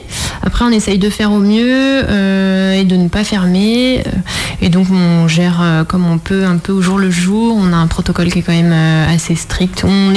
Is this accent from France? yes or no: yes; Île-de-France, France; now in Vendée, France; Je viens de Seine-et-Marne et c'était un changement de vie pour moi de venir ici.